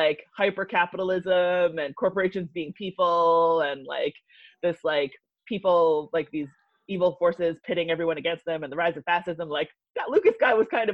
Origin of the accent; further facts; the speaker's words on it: Canada; I'm Canadian, and I was born after the Vietnam War ended